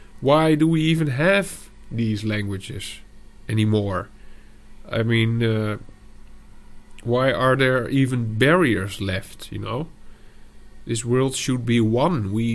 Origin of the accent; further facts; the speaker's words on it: Netherlands; first language nl; English is a second language; well, I'm not born in the Netherlands, but I'm Dutch, as you undoubtedly will be able to hear by my accent, I'm not American, I'm not born in Britain, I'm not Australian, and I'm not Canadian or any other English-speaking country in the world.